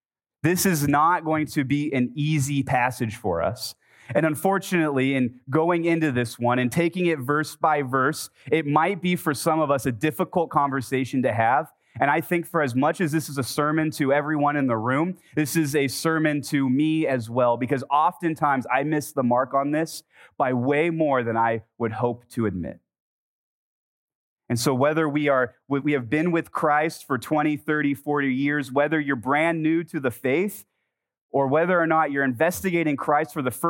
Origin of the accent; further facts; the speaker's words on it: California, United States; And then I realized I'm from California. There's just way stations all over the place.